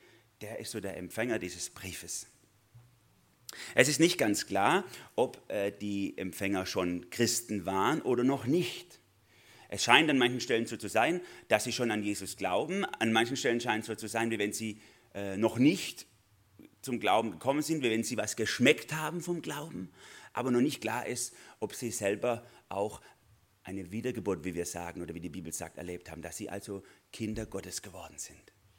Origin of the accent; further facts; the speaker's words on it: Germany; Ich bin Deutscher. Ich argumentiere erst und jubel dann.